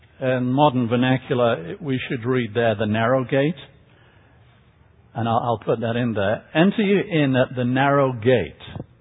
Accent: England, United Kingdom; I grew up in England, and I chased the dream.

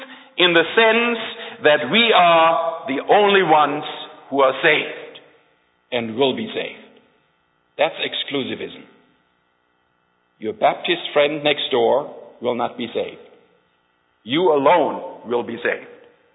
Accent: Germany; You see, I grew up in Nazi Germany. I do have that background. But I grew up in a non-conforming Seventh-day Adventist home.

